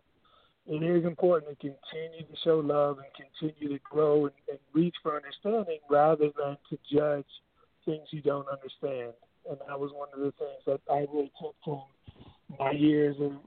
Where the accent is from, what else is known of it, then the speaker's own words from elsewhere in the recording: Philadelphia, Pennsylvania, United States; I'm from Philadelphia